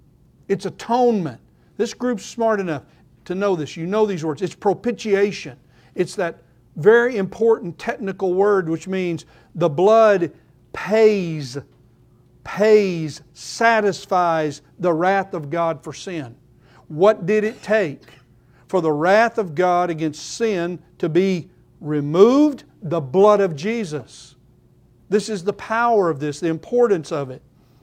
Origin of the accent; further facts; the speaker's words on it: Oklahoma, United States; See, I'm from Oklahoma.